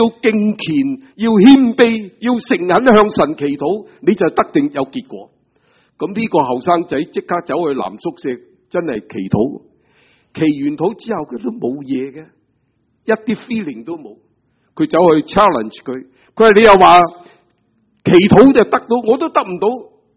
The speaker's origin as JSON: {"language": "Chinese", "region": "Guangdong", "country": "China", "said": "所以我们广东人最惨食的那个饭就是煲仔饭"}